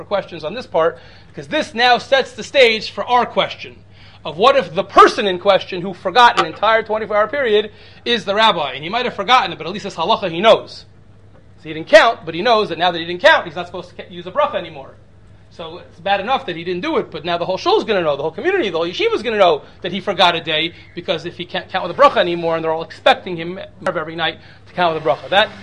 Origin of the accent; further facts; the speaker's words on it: Cincinnati, Ohio, United States; especially as a kid growing up in Cincinnati, Ohio.